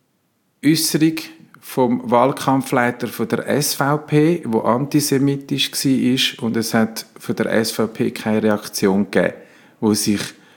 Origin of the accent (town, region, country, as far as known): Italy